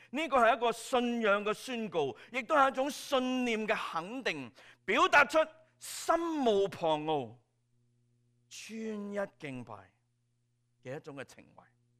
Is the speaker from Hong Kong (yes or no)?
yes; Hong Kong; 这个跟我们香港来的人的背景可能有点不太理解，因为我们在香港很大的庙不是在山上，在山脚或者山腰。